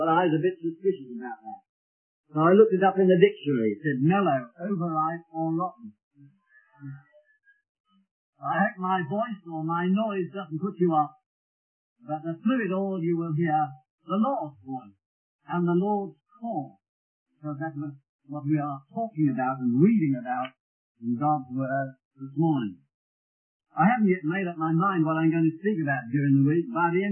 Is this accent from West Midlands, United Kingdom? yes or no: yes; Birmingham, West Midlands, United Kingdom; I hope my accent doesn't put you off. Coming from Birmingham, Brummagem, we call it, in England.